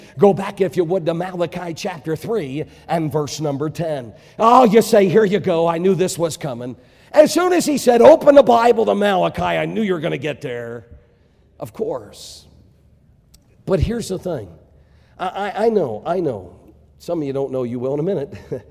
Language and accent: English; Connecticut, United States; That's the era I grew up in Connecticut.